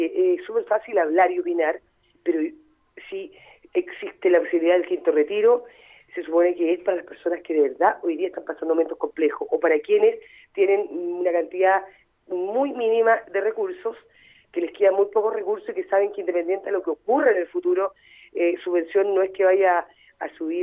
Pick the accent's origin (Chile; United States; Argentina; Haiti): Chile; Entonces, eso habla de lo que somos los chilenos.